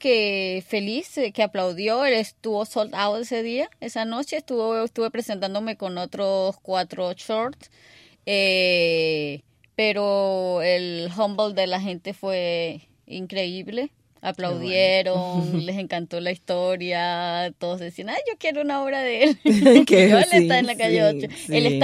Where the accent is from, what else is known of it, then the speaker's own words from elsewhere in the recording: Venezuela; moved away; uno contaba como yo soy de Venezuela, uno tenía que trabajar aquí, mandarle a la familia